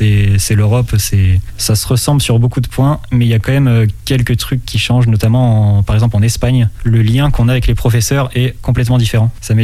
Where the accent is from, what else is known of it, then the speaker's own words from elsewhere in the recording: La Rochelle, Nouvelle-Aquitaine, France; moi, de base, je suis de La Rochelle. Je suis né à La Rochelle, j'ai fait mon collège, mon lycée, mon DUT à La Rochelle.